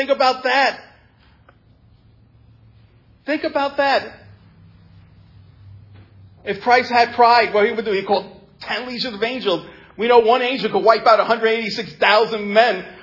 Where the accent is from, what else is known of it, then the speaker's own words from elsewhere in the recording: New York City, New York, United States; I am so proud and happy I grew up in New York City.